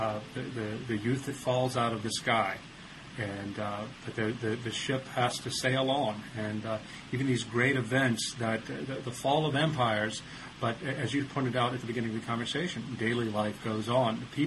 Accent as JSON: {"language": "English", "region": "Louisiana", "country": "United States", "lives_now": "Dallas, United States", "said": "I live in Dallas, so I didn't have to live through that. But I'm from South Louisiana. My family lived down there, although not in New Orleans."}